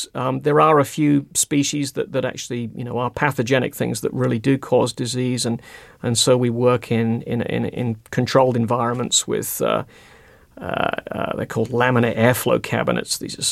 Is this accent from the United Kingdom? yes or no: yes; England, United Kingdom; So I grew up in England in the 1960s, and I was quite profoundly asthmatic as a kid.